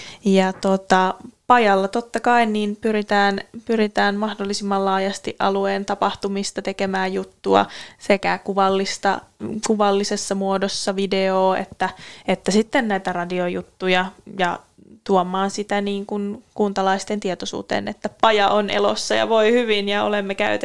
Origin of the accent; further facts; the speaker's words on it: Hämeenlinna, Kanta-Häme, Finland; also born or lived in Helsinki; olen Helsingistä itseni pakannut tänne Lappiin ja niin tosiaan alun perin on Hämeenlinnasta kotoisin